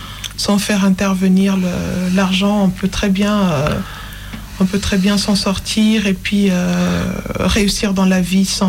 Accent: Madagascar; moi, je viens du sud-ouest de Madagascar, où on chante plutôt un mélange de musique sud-africaine avec du sakalava.

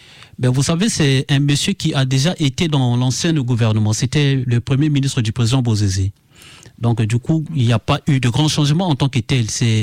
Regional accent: Central African Republic; now in France; chez nous, en Centrafrique, les chrétiens sont des bantous.

